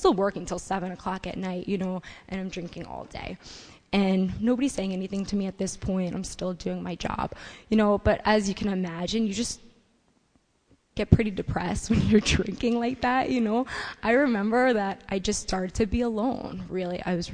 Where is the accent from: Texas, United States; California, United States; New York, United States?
New York, United States; New York City; You know, I'm from Brooklyn.